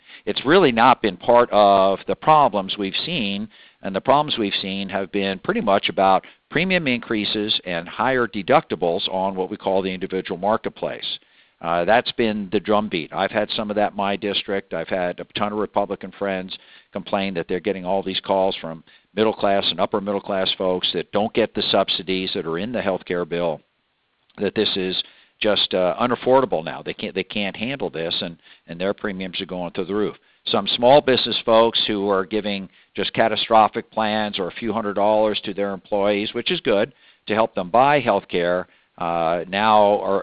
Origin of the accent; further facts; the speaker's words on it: Oregon, United States; My home state of Oregon, I think we had like 14 players.